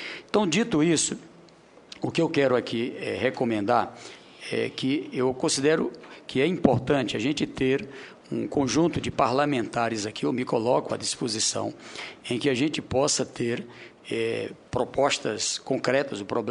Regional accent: Piauí, Brazil; Sou do estado do Piauí

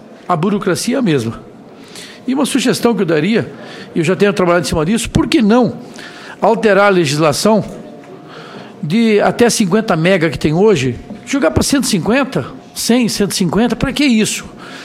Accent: Rondônia, Brazil; lá do meu estado de Rondônia

